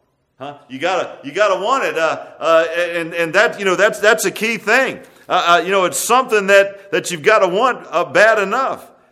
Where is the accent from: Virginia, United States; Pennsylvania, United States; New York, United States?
Virginia, United States; Virginia Beach; I grew up in Virginia Beach and everything was flat.